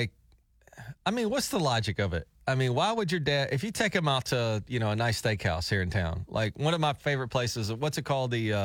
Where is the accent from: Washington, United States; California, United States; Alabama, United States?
Alabama, United States; now in Tulsa, United States; However, as an outsider, which I am, I grew up in Alabama.